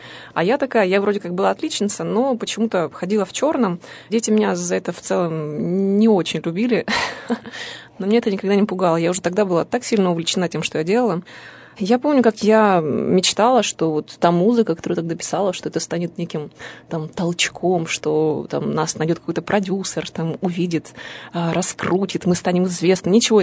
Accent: Zaporizhzhia, Zaporizhzhia Oblast, Ukraine; born there; Я родилась в Запорожье, в Украине.

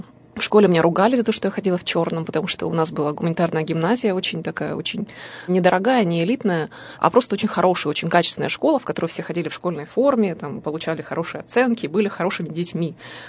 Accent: Zaporizhzhia, Zaporizhzhia Oblast, Ukraine; born there; Я родилась в Запорожье, в Украине.

